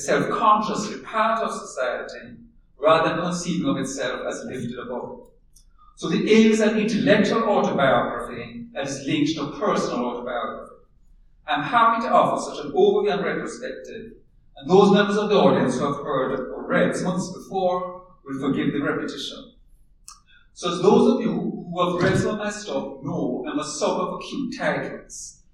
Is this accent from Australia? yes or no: no; Jamaica; also born or lived in England; now in United States; they returned to Jamaica the same year of my birth. So I grew up and went to high school and university in Jamaica